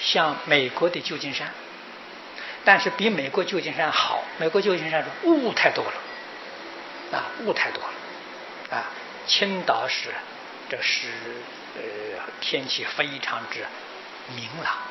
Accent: Taiwan; 在我们台湾人的是来算说是不多的

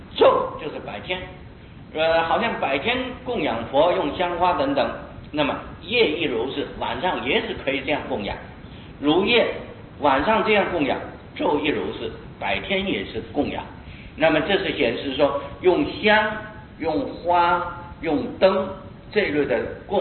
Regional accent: China; 尤其我们中国人看起来是相当不习惯的啊

